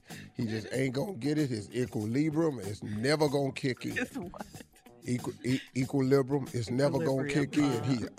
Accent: West Virginia, United States; I'm from West Virginia. I've seen a couple of people that stayed up the road.

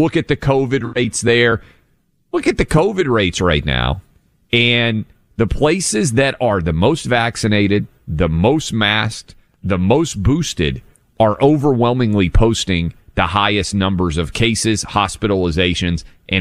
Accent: Tennessee, United States; I grew up in Tennessee where certainly it's been a red state

